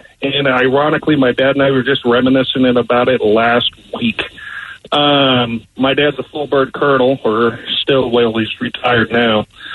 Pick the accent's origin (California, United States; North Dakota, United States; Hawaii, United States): Hawaii, United States; But growing up in Hawaii, I was speaking pidgin, kind of a slang